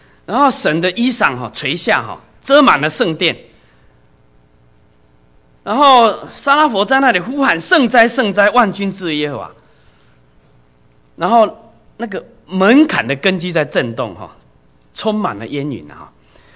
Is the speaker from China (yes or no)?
no; Taiwan; 我们从台湾来了，